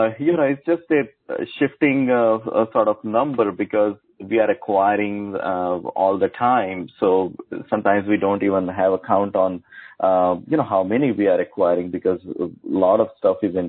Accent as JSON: {"language": "English", "country": "India", "second_language": "English", "moved": "as an adult", "lives_now": "United States", "said": "I am a typical immigrant story. I came from India for my master's. I studied at Clemson University from 97 to 98"}